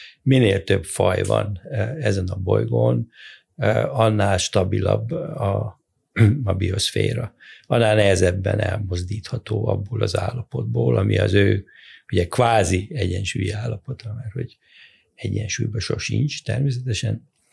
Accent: Miskolc, Borsod-Abaúj-Zemplén, Hungary; born there; Ugye én gyerekként lepkéket gyűjtöttem, Miskolcon születtem

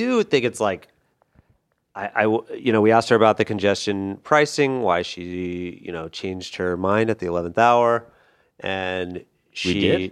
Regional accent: Kentucky, United States; My heart is in Kentucky. Remember we visited Louisville, and I really enjoyed being back there.

